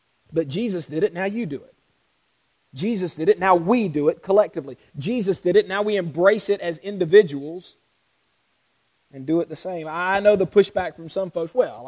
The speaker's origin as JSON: {"language": "English", "region": "Louisiana", "country": "United States", "tie": "born or raised there", "also_born_or_lived": "Georgia", "lives_now": "Kentucky, United States", "said": "I'm from Georgia, grew up in Louisiana, and Kentucky is wonderful. I love living here"}